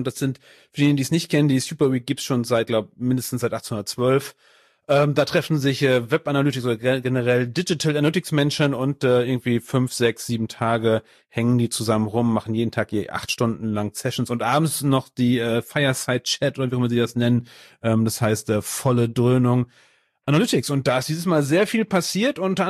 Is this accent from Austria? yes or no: no; Cologne, North Rhine-Westphalia, Germany; das bin ich aus Köln